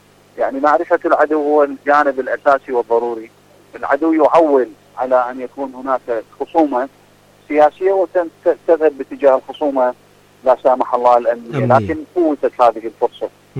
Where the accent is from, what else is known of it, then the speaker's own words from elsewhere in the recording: Iraq; وما زلنا حريصين كعراقيين على أن نبعد البلاد